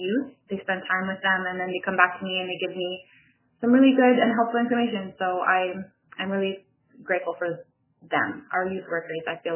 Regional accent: Cambridge Bay, Nunavut, Canada; I'm from Cambridge Bay, grew up here

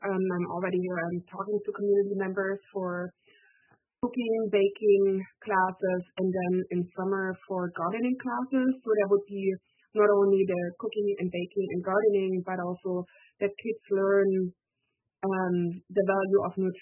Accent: Watson Lake, Yukon, Canada; from Watson Lake.

